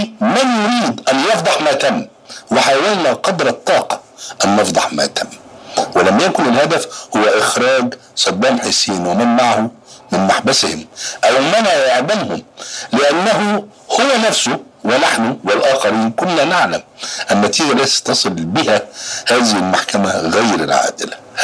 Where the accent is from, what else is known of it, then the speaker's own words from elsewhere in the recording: Baghdad, Baghdad Governorate, Iraq; أنا عراقي وعايش في بغداد